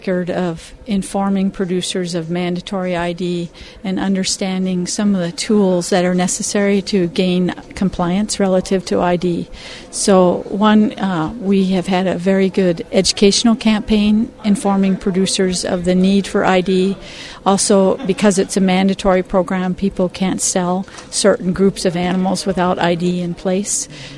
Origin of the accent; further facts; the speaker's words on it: Minnesota, United States; and I am from Minnesota.